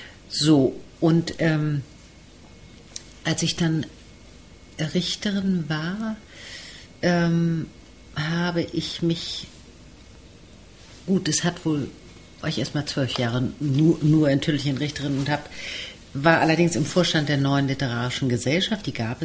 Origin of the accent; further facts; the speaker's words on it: Blankenese, Hamburg, Germany; Ich bin in Blankenese groß geworden.